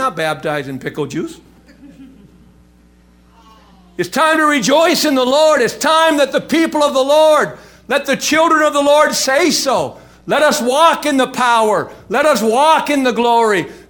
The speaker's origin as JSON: {"language": "English", "town": "Virginia", "region": "Minnesota", "country": "United States", "tie": "born or raised there", "said": "And some people from International Falls were driving by my hometown."}